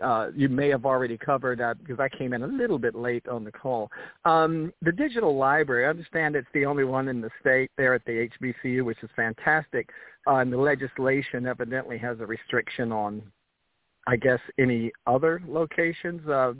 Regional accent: North Carolina, United States; I grew up in North Carolina.

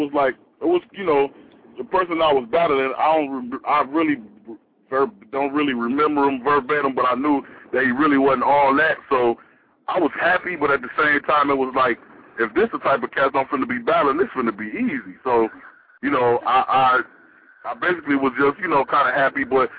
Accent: Chicago, Illinois, United States; a lot of people couldn't believe that, you know, I was from the Midwest. They like, yo, this dude from Chicago, he sound like he from straight out of down south.

